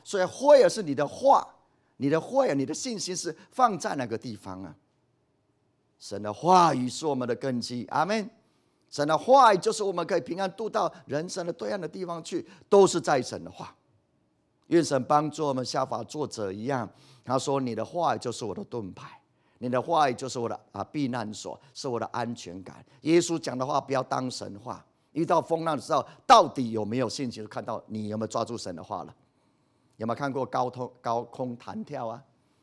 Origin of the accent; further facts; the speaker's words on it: China; 我们中国人都知道